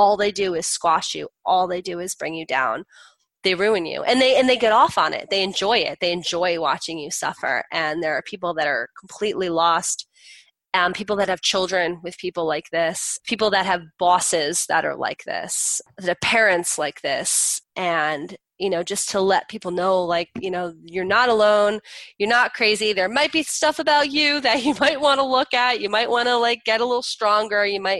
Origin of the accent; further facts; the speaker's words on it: New Jersey, United States; I'm from Jersey.